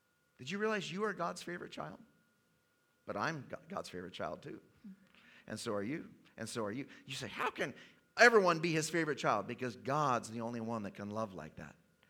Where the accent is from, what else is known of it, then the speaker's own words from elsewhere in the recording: Tanzania; born there; I was born in East Africa, in the country of Tanzania. My parents were missionaries there.